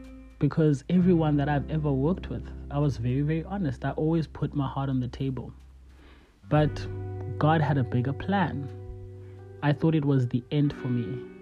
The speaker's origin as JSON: {"language": "English", "town": "Cape Town", "region": "Western Cape", "country": "South Africa", "tie": "born or raised there", "said": "Born and bred in Cape Town. Grew up between Cape Town and the Eastern Cape."}